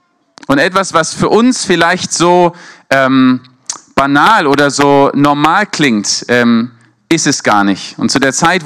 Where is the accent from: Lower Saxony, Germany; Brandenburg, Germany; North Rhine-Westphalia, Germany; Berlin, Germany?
Berlin, Germany; also born or lived in London; now in Mosbach, Germany; Ich bin Berliner. Berlin, London, Mosbach.